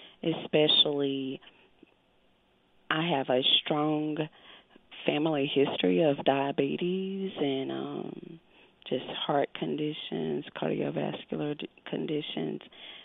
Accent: Arkansas, United States; University of Arkansas, in which I'm from Arkansas, had a master's program

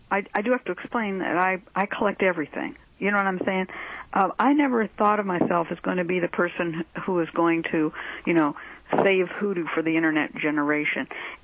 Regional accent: California, United States; because I understood when I grew up in the East Bay, most of the black community there consisted of people who were my parents' generation

